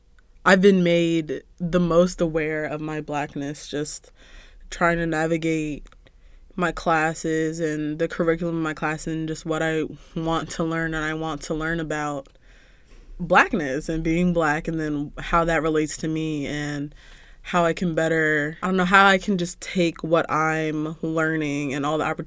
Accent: Virginia, United States; I'm 19 years old, and I'm from Loudoun County, Virginia. I'm black, 100% black, and I love it.

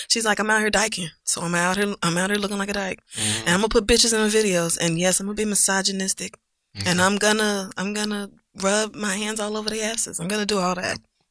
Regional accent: Michigan, United States; We grew up in Michigan. So did I.

